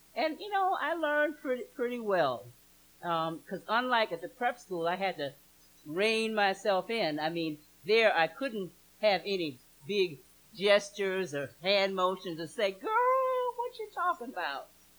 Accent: the South, United States; accent: southern; had to lose the southern accent.

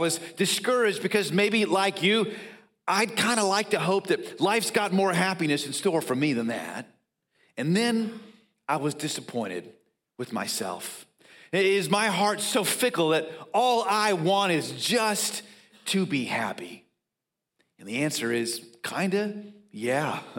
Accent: Dallas, Texas, United States; I was a kid growing up in Dallas. I was a Cowboys fan.

